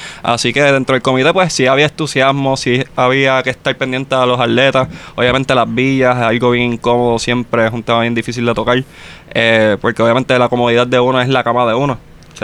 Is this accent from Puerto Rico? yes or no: yes; Caguas, Puerto Rico; now in Barranquilla, Colombia; Barranquilla se quedó con parte de mí. O sea, yo soy barranquillero ya. Ya yo no soy tan cagüeño y soy más barranquillero ahora.